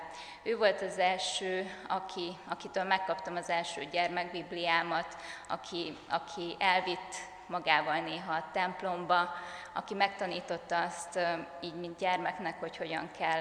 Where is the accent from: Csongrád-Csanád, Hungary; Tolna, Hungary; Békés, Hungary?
Békés, Hungary; Békéscsaba; Békéscsabán születtem. Itt is jártam az általános iskolát, illetve a középiskolát.